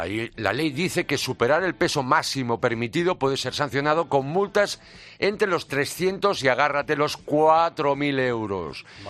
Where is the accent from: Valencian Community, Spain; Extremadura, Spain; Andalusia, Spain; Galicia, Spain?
Galicia, Spain; No está nada mal, fíjate, dos en mi tierra.